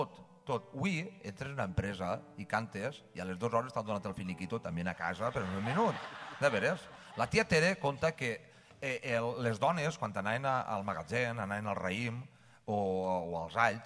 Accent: Xàtiva, Valencian Community, Spain; del meu poble no, jo sóc de ciutat, Ocó. Jo sóc d'Aixàtiva, de la ciutat d'Aixàtiva.

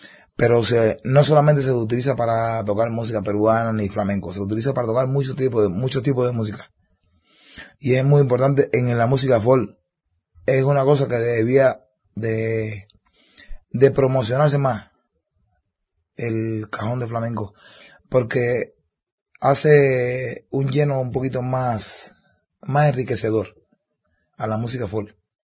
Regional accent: Cuba; para mí como cubano, que nos gusta mucho crear y hacer cosas

